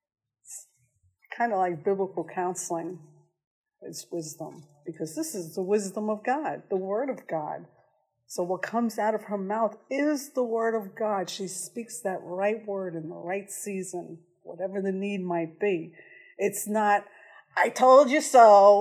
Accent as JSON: {"language": "English", "region": "New York", "country": "United States", "said": "you know, I'm a New Yorker. I'm Hispanic. And we're gruff."}